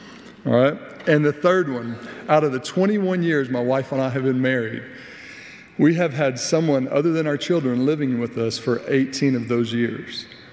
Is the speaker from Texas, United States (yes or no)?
yes; Fort Worth, Texas, United States; Born and raised there in Fort Worth, Texas, and all that that entails, being kind of proud of the state and all those things.